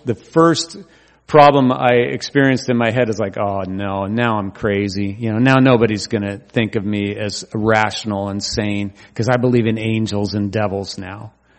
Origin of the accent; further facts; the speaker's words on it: Oregon, United States; I grew up in Oregon, and there's a little part of the culture there that's like that.